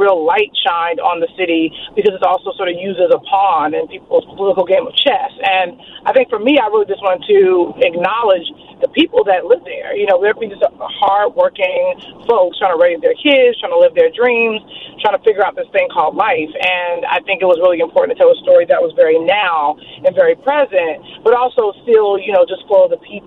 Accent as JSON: {"language": "English", "town": "Chicago", "region": "Illinois", "country": "United States", "tie": "born or raised there", "moved": "as an adult", "lives_now": "Los Angeles, United States", "said": "I grew up in Chicago during the early 90s, and I think Chicago has absolutely changed since I've moved away. I moved to L.A. in 2006."}